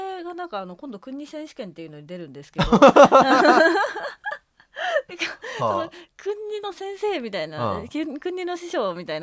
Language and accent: Japanese; Shizuoka, Japan; also born or lived in Nagoya; 出身は静岡だけど、うん、そうですね、18歳から4年間住んでいて